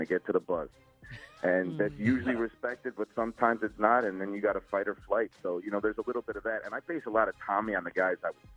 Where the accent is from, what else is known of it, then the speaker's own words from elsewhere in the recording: Chicago, Illinois, United States; I grew up in Chicago, and you have to navigate all the different streets of Chicago and different neighborhoods